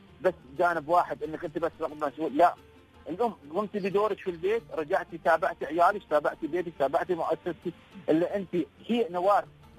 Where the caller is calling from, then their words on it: Egypt; أنا أكلمك من مصر الحين